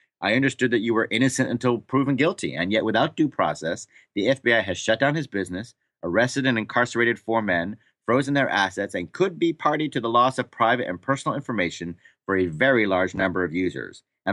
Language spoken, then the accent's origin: English; New Zealand; As you know, Sperling, this is all happening in my home country, and so I have been following the local news quite closely.